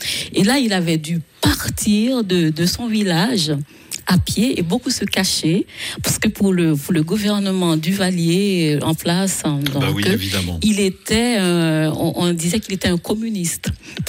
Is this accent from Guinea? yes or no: no; Haiti; Oui, c'est vrai que j'ai grandi en Haïti et j'en suis très fière.